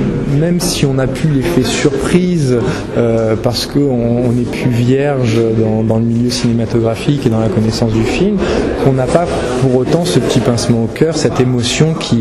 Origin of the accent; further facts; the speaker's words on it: Martigues, Provence-Alpes-Côte d'Azur, France; born there; Je suis né en 75 à Martigues, dans les Bouches-du-Rhône, comme je disais, dans le pays.